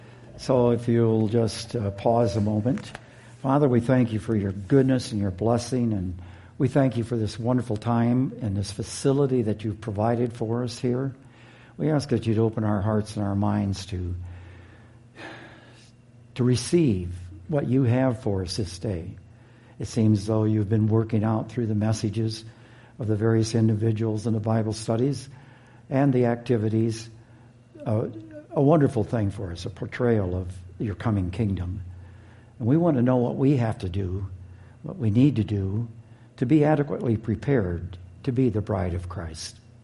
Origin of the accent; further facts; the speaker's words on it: Michigan, United States; I'm from Michigan. I'm from the western side of the state, so don't hold that against me.